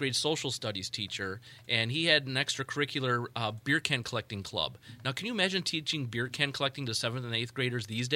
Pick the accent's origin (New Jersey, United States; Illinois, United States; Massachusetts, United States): Illinois, United States; Berwyn; I was lucky enough to land an assistant brewing position in my hometown of Berwyn, Illinois.